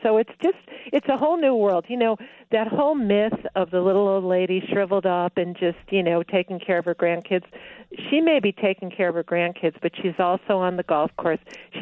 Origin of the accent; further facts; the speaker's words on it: Oak Park, Illinois, United States; you have to add that I'm a Chicagoan. Of course. You know, I am from Oak Park.